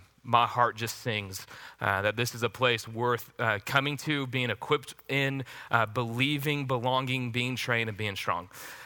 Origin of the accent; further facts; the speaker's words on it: Spring, Texas, United States; I grew up in Spring, Texas, just north of Houston.